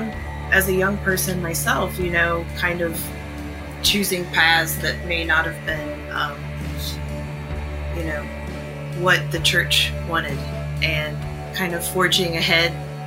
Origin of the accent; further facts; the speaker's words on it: Cincinnati, Ohio, United States; We're from Cincinnati in Southern Ohio.